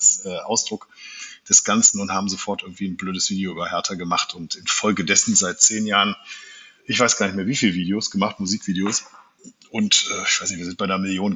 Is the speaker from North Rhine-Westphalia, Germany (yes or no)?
yes; Düsseldorf, North Rhine-Westphalia, Germany; Ich komme aus Düsseldorf, bin hier geboren